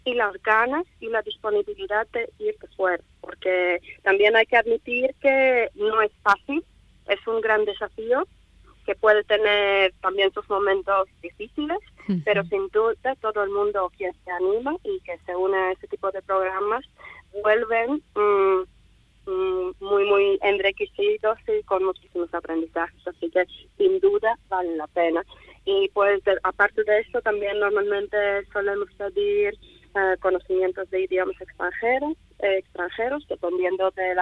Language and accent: Spanish; Latvia; now in Spain; Yo misma soy de Letonia, también soy extranjera